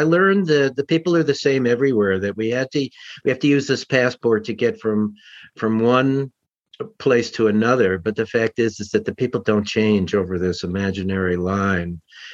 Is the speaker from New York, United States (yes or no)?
yes; Manhattan, New York, United States; but I grew up near you in Manhattan. My father was a cardiologist